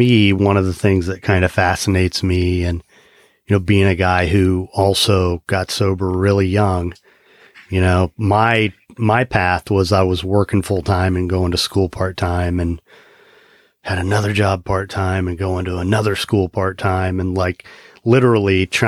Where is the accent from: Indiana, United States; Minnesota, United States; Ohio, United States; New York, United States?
Indiana, United States; moved away; I grew up in Indiana and came to South Florida